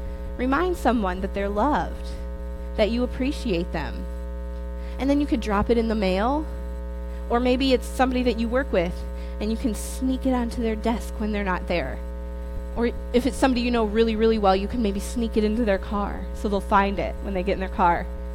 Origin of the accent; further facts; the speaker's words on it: Holt, Michigan, United States; I grew up in Holt.